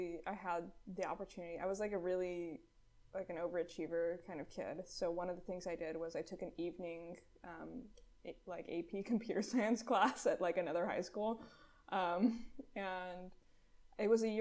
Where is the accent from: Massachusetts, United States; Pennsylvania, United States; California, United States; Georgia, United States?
California, United States; Sacramento; I mean, I grew up near Sacramento in California. It was pretty boring.